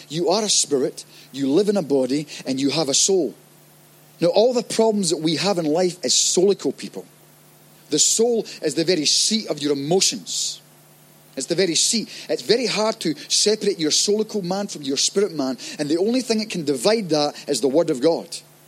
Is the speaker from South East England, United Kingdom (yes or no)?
no; Scotland, United Kingdom; I'm Scottish. I play the bagpipes. I wear the kilt.